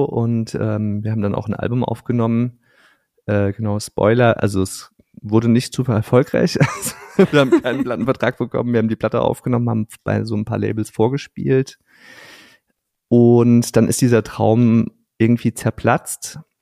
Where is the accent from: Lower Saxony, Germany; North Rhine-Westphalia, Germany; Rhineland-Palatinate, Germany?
Rhineland-Palatinate, Germany; Worms; auch dann irgendwie mit 18, so in die einschlägigen Kneipen bei uns in Worms, das konnte man ganz gut so mit Alkohol irgendwie kaschieren, ne?